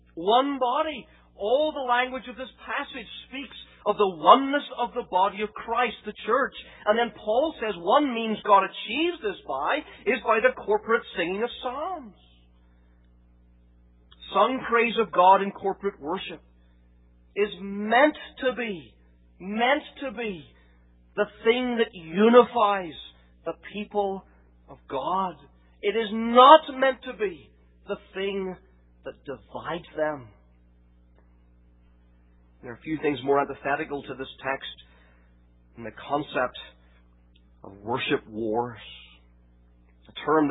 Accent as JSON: {"language": "English", "region": "Northern Ireland", "country": "United Kingdom", "said": "But I'm from Northern Ireland. I'm not American. I'm a British citizen."}